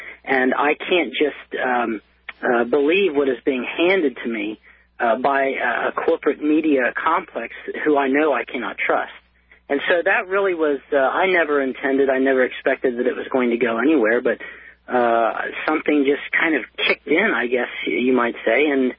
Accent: United States; I was raised as an American.

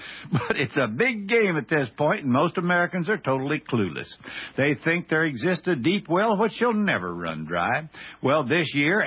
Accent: Scotland, United Kingdom; I'm Scottish and frugal by both nature and nurture.

